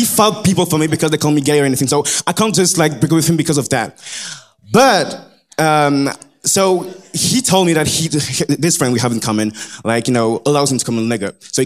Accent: France; I'm from France. I just flew in yesterday

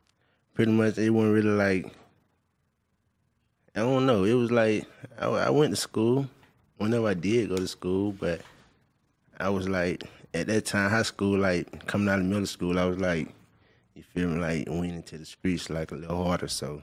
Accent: Pensacola, Florida, United States; Pensacola, Florida.

